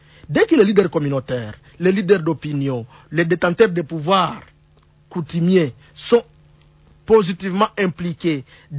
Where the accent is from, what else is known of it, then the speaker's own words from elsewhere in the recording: DR Congo; ici chez nous au Congo